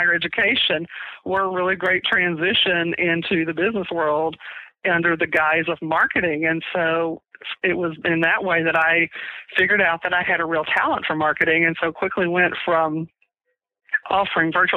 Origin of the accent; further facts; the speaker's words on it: Jasper, Texas, United States; Now, my hometown has no real big industries. You know, their biggest not any that I'm interested in at any rate. Their biggest industries are bass fishing and timber, neither of which were my target market.